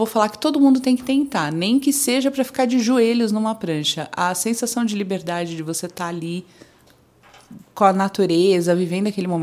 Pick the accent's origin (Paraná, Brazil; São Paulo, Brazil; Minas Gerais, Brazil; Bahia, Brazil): São Paulo, Brazil; accent: paulistano; now in Sorocaba, Brazil; Nasci em São Paulo, sou da capital, sou paulistana mesmo, com aquele sotaque orra meu, que ainda perdura, né? Mesmo já morando há 21 anos em Sorocaba e trabalho aqui em Indaiatuba já há 7 anos.